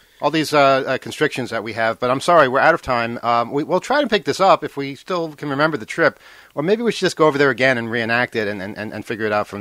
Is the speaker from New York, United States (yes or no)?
yes; Queens, New York, United States; You know, I grew up in Queens. We didn't have a castle.